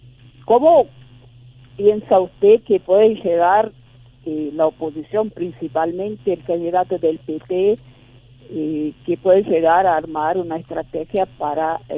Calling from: Brazil; de Brasil.

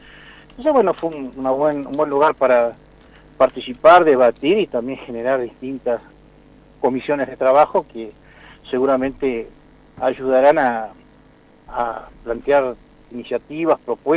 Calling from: Río Gallegos, Santa Cruz, Argentina; Acá estamos, de Río Gallegos.

